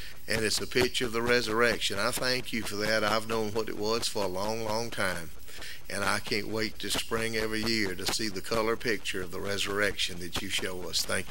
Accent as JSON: {"language": "English", "town": "Greenville", "region": "South Carolina", "country": "United States", "tie": "born or raised there", "said": "I was brought up in Greenville, South Carolina, and have fond memories of my childhood there."}